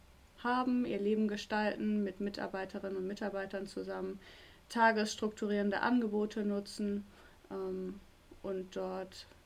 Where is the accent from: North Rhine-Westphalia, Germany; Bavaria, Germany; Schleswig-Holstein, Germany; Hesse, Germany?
Schleswig-Holstein, Germany; Ich komme aus Norddeutschland, von daher, also Schleswig-Holstein